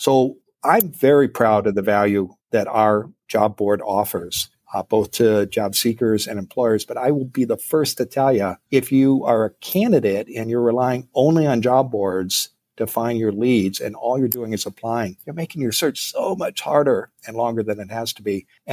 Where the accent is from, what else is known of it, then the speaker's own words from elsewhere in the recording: Iowa, United States; I share Midwestern roots. I grew up in Iowa, so I know at fundamentally you are okay